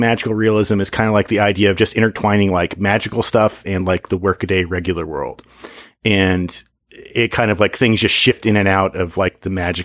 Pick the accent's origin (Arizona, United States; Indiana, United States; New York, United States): Indiana, United States; And so I grew up in Indiana, which is one state north. It's the state right above Kentucky.